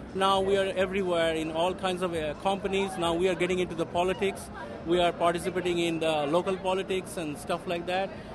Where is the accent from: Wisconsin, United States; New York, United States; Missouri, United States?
New York, United States; White Plains; I'm from Westchester, White Plains, New York. And we represent a Bengali association.